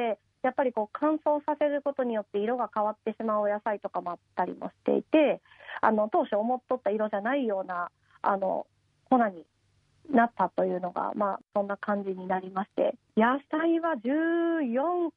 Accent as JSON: {"language": "Japanese", "region": "Kagawa", "country": "Japan", "said": "私四国の香川県でして、"}